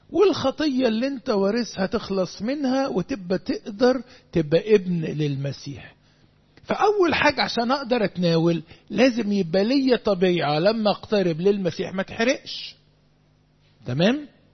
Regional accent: Upper Egypt, Egypt; انا صعيدي يا ابني ما تزعلش معلش معلش معلش ما تفضحش نفسك خليك قاعد ساكت. احنا صعيدة كلنا كلنا

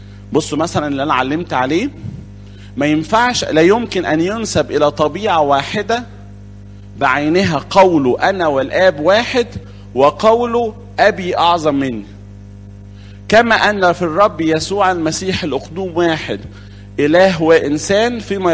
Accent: Upper Egypt, Egypt; فوق عندنا في الصعيد على اساس ان الصعيد دماغهم ناشفة

